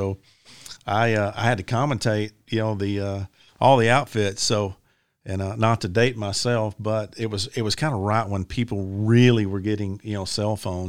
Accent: Tyler, Texas, United States; I'll be here a lot of, my hometown's only, Tyler's only 2 hours away.

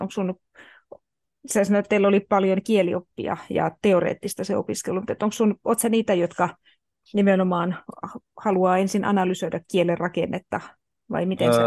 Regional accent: Turku, Southwest Finland, Finland; Mä olen itse opiskellut Turussa ja mä olen Turusta kotoisin.

